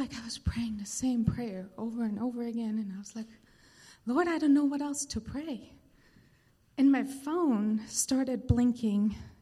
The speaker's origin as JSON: {"language": "English", "country": "Germany", "first_language": "German", "second_language": "English", "moved": "yes", "said": "I'm from Germany, and so she lives in Germany. I lived in Colorado at the time"}